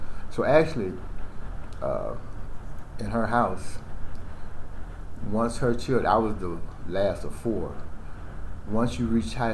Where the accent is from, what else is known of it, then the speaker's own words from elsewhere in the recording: Chicago, Illinois, United States; I was born and raised here in Chicago on the west side.